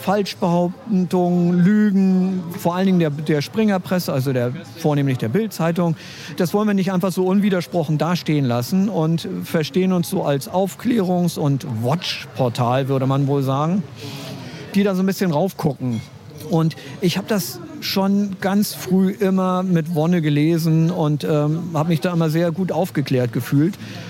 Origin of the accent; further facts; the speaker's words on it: Berlin, Germany; Ich bin eigentlich ein Berliner. Mein Vater ist Ostberliner, meine Mutter ist Westberlinerin. Also ich bin wirklich ein Kind der Teilung. Also ich bin noch als Baby, bin ich noch rübergeschmuggelt worden in einer Reisetasche